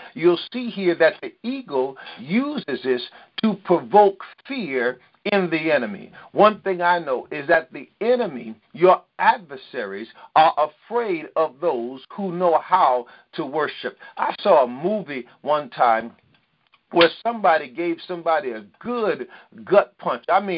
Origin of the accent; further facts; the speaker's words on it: New York, United States; Growing up in New York, when that rainy season came, we would love to go outside and play in the rain, jump in puddles